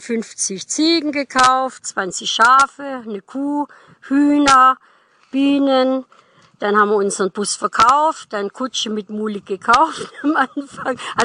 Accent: Calw, Baden-Württemberg, Germany; moved away; Geboren in Calw, ja.

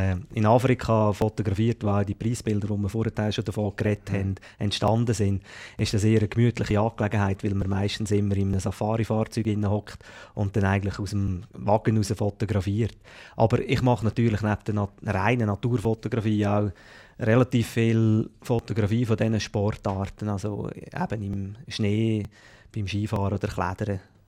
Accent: Switzerland; Und da sind wir eigentlich als Schweizer oder in der Schweiz noch ein Entwicklungsland

